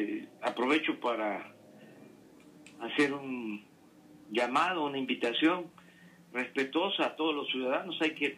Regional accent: Villahermosa, Tabasco, Mexico; en mi tierra, en mi agua. Estamos llegando porque vamos a llevar a cabo un acto aquí en Villahermosa, en la Plaza de Armas.

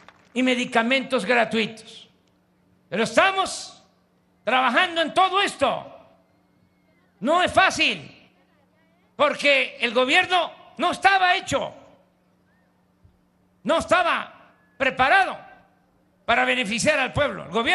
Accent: Tabasco, Mexico; allá en mi estado natal, en Tabasco. Cuando salí de la universidad, tendría yo 23 años

